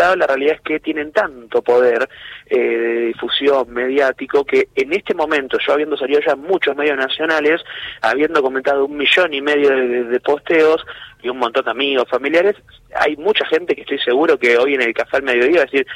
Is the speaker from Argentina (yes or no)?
yes; Lanús, Buenos Aires Province, Argentina; Yo estoy trabajando en la Patagonia, soy de Buenos Aires, Lanús, vine a trabajar unos días a Patagonia